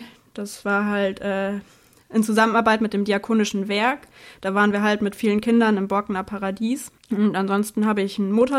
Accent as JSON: {"language": "German", "region": "Lower Saxony", "country": "Germany", "tie": "born or raised there", "said": "Also ich komme schon hier aus dem Emsland."}